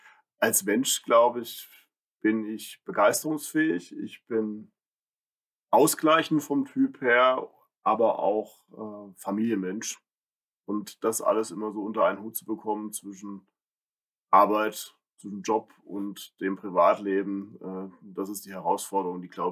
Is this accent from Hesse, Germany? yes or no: yes; Taunusstein, Hesse, Germany; Ja, ich bin in Bleinstadt aufgewachsen und insofern, ja, die allermeiste Zeit meines Lebens und vor allem Kindheit und Jugend habe ich hier in Taunusstein verbracht.